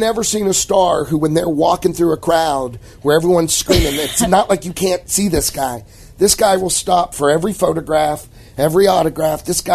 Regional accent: Texas, United States; You know, I'm from Texas. We go back to see my family in Houston

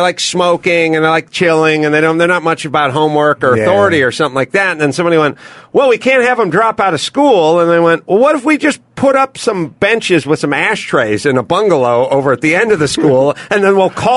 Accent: California, United States; Van Nuys is a tough place. A mostly Hispanic place, I would say. At least I grew up in the Valley.

